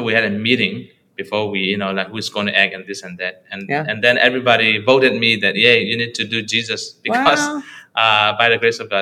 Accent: Myanmar; English is a second language; moved away as an adult; also born or lived in Malaysia; now in United States; I'm originally from Burma. I came here as a refugee.

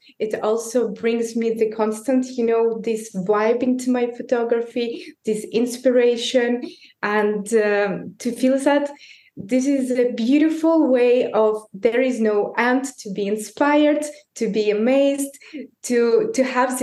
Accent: Belarus; English is a second language; moved away as an adult; now in Barcelona, Spain; So originally I'm from Belarus, but here, as you know, now I'm in Barcelona.

